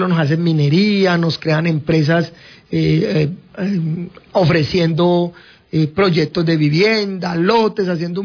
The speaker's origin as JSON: {"language": "Spanish", "town": "Cali", "region": "Valle del Cauca", "country": "Colombia", "said": "porque yo soy caleño, amo mi ciudad y la cuido"}